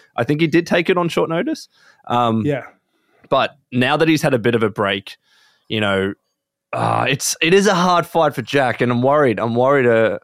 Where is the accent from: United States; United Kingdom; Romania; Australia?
Australia; Being the Aussie, that's who I'm going to back.